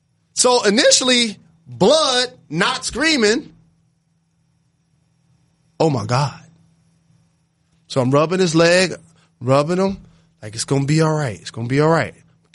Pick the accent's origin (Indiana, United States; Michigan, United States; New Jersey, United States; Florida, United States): Michigan, United States; Detroit; Like, I'm from Detroit.